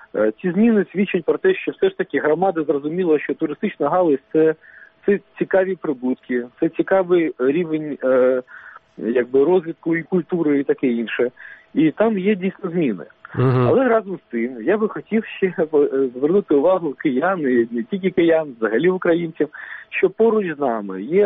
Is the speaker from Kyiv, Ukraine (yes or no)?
no; Crimea, Ukraine; Я кримчанин, я дуже люблю мою рідну землю, я мрію туди повернутися.